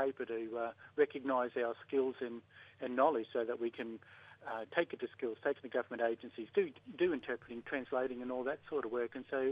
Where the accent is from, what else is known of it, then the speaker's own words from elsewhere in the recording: Queensland, Australia; now in Brisbane, Australia; Yep, so I'm a Gamilaroi man from southwest Queensland. And today I'm speaking from Yuggera country